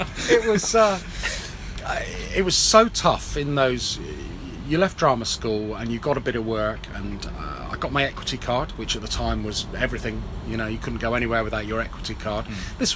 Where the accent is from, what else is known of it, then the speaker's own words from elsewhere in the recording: South West England, United Kingdom; But I came from Cornwall had a real stronghold